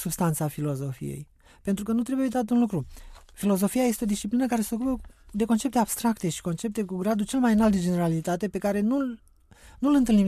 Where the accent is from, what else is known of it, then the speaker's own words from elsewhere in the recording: Romania; mici, modeste, așa cum sunt ale noastre din România, care nu suntem buricul pământului în niciun caz în domeniul filozofiei